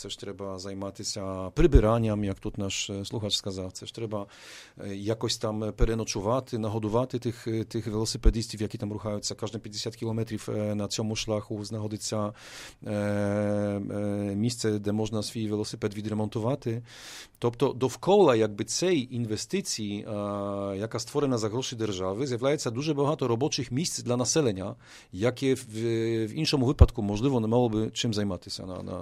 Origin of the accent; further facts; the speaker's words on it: Lesser Poland, Poland; Ukrainian is a second language; я особисто родом з Малопольщі, коли я повертаюся додому